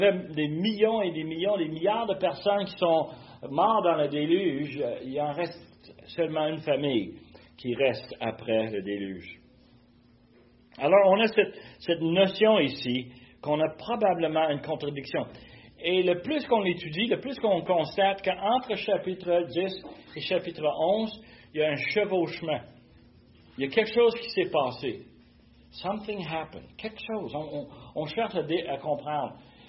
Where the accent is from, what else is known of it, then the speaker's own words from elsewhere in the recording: Quebec, Canada; nous sommes des Québécois, l'an 2024.